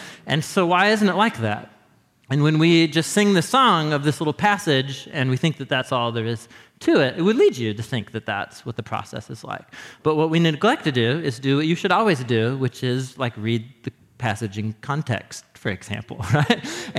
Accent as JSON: {"language": "English", "town": "Portland", "country": "United States", "tie": "born or raised there", "also_born_or_lived": "Madison", "said": "I grew up in Portland, but I had a long hiatus. My wife and I moved here from Portland to the upper Midwest for about 9 years"}